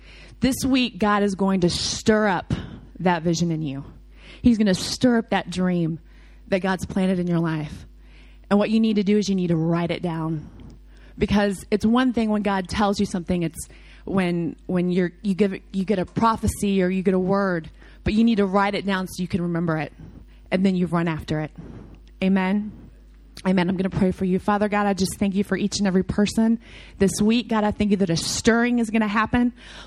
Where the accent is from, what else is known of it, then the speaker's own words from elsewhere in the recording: Louisville, Kentucky, United States; At home, I'm obviously from Louisville, Kentucky